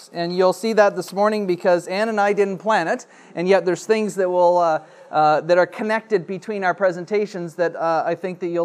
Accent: Canada; As a Canadian trying to understand what is truth

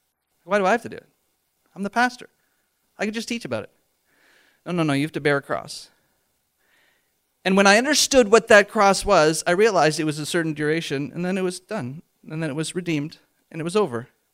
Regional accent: Canada; if you're anything like me as a Canadian, I just feel like I just like to be exempt from this cross-bearing thing.

